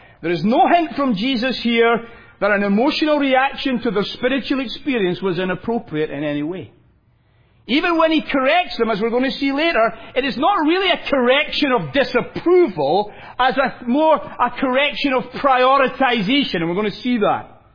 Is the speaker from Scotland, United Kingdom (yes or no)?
yes; Scotland, United Kingdom; I'm Scottish